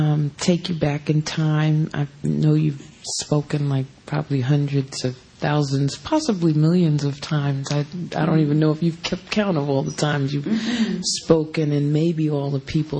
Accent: New York, United States; and I grew up in New York, so I know what you mean about talking bad and walking through the streets

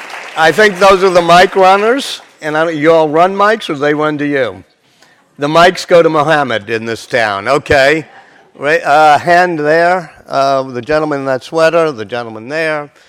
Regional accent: Louisiana, United States; Even if you look at technology, whether you like it or not, I'm from Louisiana, I kind of like it

